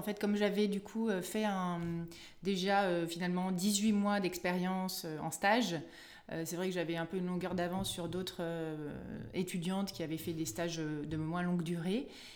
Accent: Lyon, Auvergne-Rhône-Alpes, France; Plus spécifiquement du Cantal, donc de Mauriac, qui est la sous-préfecture du Cantal. Et donc moi, j'ai grandi à Lyon parce que mon papa était commissaire de police.

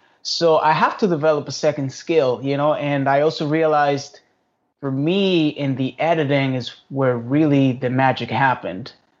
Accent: Havana, Cuba; I was born in Cuba in Havana, and I grew

